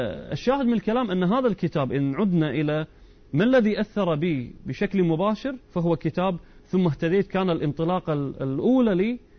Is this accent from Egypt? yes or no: no; Kuwait; مثل مسجد الإمام الحسين عندنا في الكويت